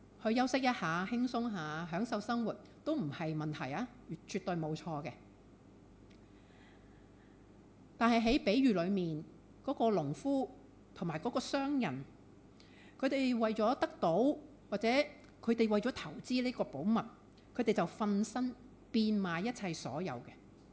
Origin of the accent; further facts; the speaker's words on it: Hong Kong; 我們香港人現在每一個週末最想做什麼呢？是不是？是啊，我們都很像一般香港人的嘛